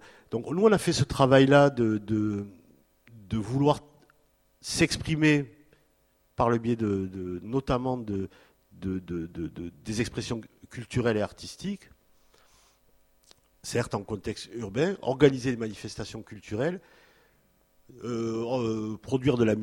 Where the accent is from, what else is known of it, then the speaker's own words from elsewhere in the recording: Bordeaux, Nouvelle-Aquitaine, France; born there; moi, je suis né en France. Donc, bon, ici, on n'est pas à Toulouse, je peux le dire. Je suis né à Bordeaux.